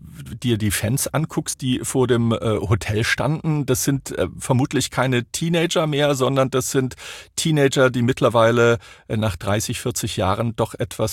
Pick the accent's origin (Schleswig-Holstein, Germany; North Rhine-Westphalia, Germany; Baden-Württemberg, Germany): Baden-Württemberg, Germany; Ich bin ja aus der Nähe von Stuttgart, dort geboren und aufgewachsen.